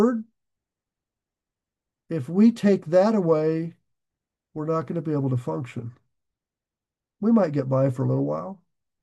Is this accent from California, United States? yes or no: no; Nebraska, United States; But when I grew up in Nebraska, we would at times on some of the farms go in the hayloft in the second floor of a barn.